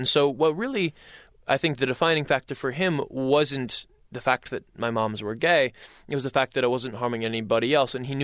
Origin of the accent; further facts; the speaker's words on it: Iowa, United States; You know, growing up in Iowa, it's a very religious state